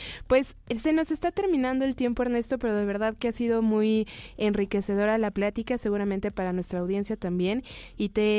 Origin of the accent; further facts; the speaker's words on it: Mexico City, Mexico; yo que crecí en el Ajusco, ¿no? Pienso en que en el Ajusco, quienes vivimos hasta la punta del Ajusco, pues no está tan fácil quizás que desaparezcan los camiones porque es el único transporte público.